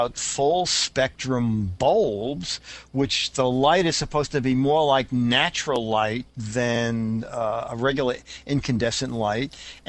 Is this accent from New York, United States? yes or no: yes; New York City, New York, United States; Well, you know, growing up in Brooklyn